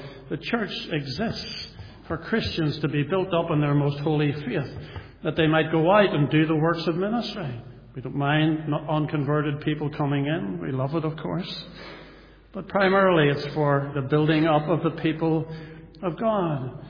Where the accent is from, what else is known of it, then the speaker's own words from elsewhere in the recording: Newtownards, Northern Ireland, United Kingdom; I remember I come from Newtownards originally. I was living there now